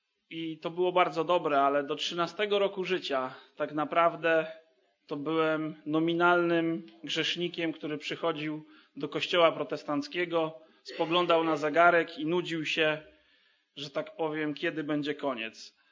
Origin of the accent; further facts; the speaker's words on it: Subcarpathian Voivodeship, Poland; Wychowałem się już w Bieszczadach i tam wzrastałem w zborze, w rodzinie. Byłem najmłodszym dzieckiem